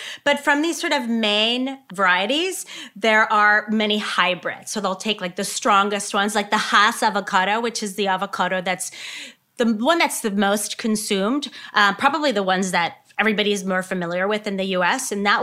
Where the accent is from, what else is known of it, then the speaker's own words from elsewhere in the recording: Laredo, Texas, United States; I remember, you know, growing up in Laredo on the border, we used to go across and that's where we used to buy the avocados.